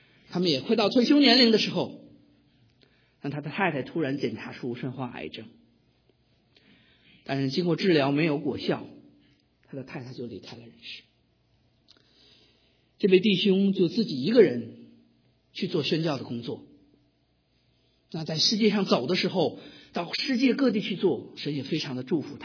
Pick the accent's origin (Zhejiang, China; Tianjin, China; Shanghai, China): Tianjin, China; 很多人知道我是天津人，所以我在城里长大，从来没有跟过地